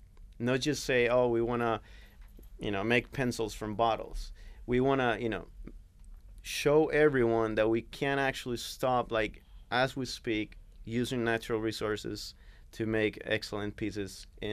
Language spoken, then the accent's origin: English; Colombia; English is a second language; moved away as an adult; I'm originally from Colombia. I moved here about 9 years ago. And I didn't go back to Colombia for around 8 years after that.